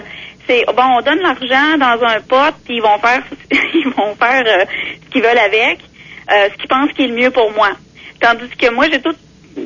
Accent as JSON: {"language": "French", "region": "Quebec", "country": "Canada", "said": "c'est des choses qu'en tant que Québécois, on n'est pas habitué à faire."}